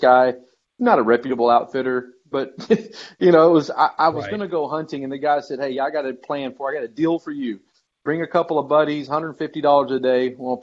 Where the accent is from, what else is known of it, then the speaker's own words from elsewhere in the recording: Texas, United States; also born or lived in Colorado / New Mexico; I live in Texas. I'm from Texas. I lived in Colorado. I lived in New Mexico. I'm back in Texas.